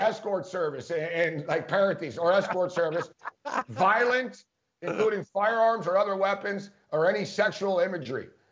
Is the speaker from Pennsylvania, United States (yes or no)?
yes; Philadelphia, Pennsylvania, United States; I'm a Sixer fan. Or when I'm from Philly, right?